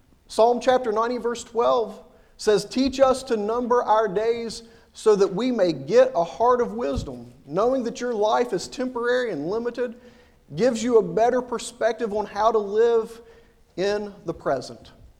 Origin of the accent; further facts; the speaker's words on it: West Virginia, United States; because in my family, growing up in West Virginia, I'd come across all kinds of empty graves of people that I knew that had pre-purchased where they were going to be buried.